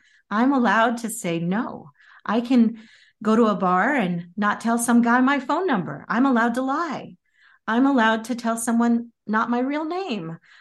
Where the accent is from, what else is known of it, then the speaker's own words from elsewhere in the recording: Pacific Northwest, United States; the whole time I grew up in the Pacific Northwest.